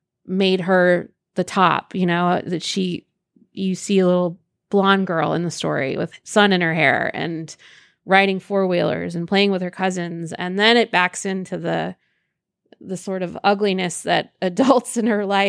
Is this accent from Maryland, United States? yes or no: no; Elkhart, Indiana, United States; Elkhart, Indiana. I'm actually here right now. I'm home for the day to talk at a college.